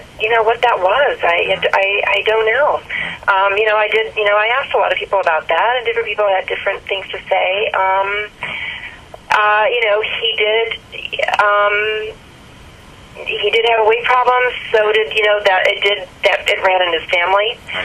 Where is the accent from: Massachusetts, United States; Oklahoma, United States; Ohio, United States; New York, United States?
Ohio, United States; Toledo; Yeah, I'm from Toledo. There's a lot of them there.